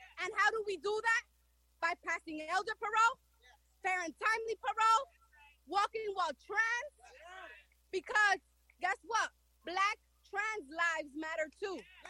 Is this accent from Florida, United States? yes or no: no; Washington Heights, New York, United States; In my generation growing up in Washington Heights